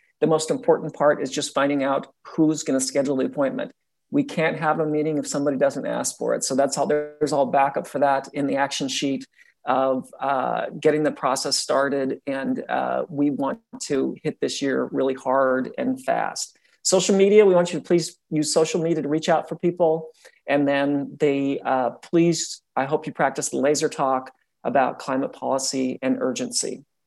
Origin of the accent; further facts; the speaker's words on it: Salt Lake City, Utah, United States; now in San Diego, United States; Where I grew up in Salt Lake City, I've been told that the Salt Lake Tribune is going from a daily to a weekly publication.